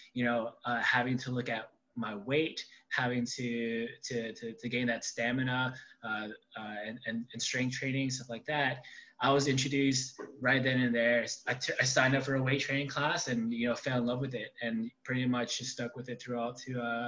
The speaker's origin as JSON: {"language": "English", "region": "North Carolina", "country": "United States", "lives_now": "San Diego, United States", "said": "so my fitness journey actually started back in a small town in North Carolina. So I'm originally not from San Diego, California, which is where I'm at right now."}